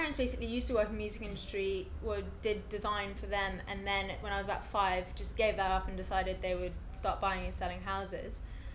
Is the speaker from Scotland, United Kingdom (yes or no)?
no; London, United Kingdom; I live just off Charlotte Street, so about 15 minutes walk away. And I was born in London, educated in London, lived in London forever and ever.